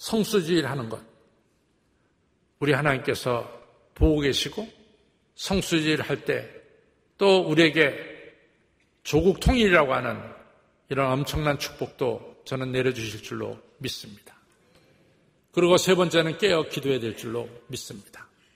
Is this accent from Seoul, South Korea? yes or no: yes; Seoul, South Korea; born there; 저는 태어나기는 이 도남동에서 태어났습니다. 성북구 도남동에서 제가 태어났습니다.